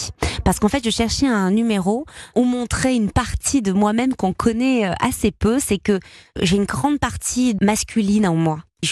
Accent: Marseille, Provence-Alpes-Côte d'Azur, France; moved away as an adult; also born or lived in Paris; j'ai habité 17 ans à Paris alors que je suis marseillaise. Hein, ouais. Je suis arrivée à 19 ans.

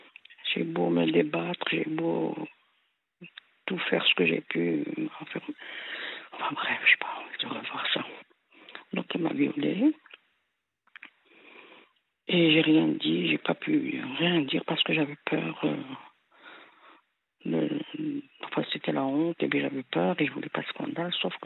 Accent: Kabylie, Algeria; now in France; parce que nous, on est de la Kabylie, hein, de la grande Kabylie.

